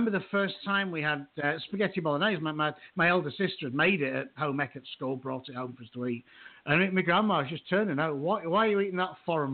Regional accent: United Kingdom; But I am British, and we are famous for being xenophobic.

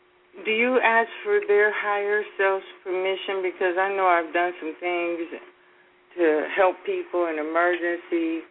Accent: Detroit, Michigan, United States; I'm from Detroit.

